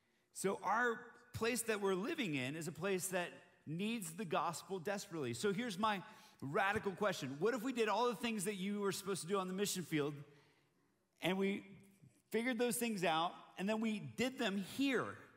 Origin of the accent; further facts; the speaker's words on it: Bogotá, Bogotá Capital District, Colombia; I grew up in South America. My parents were missionaries. I grew up in Bogota, Colombia, and we would come back and visit the United States quite a bit when I was growing up.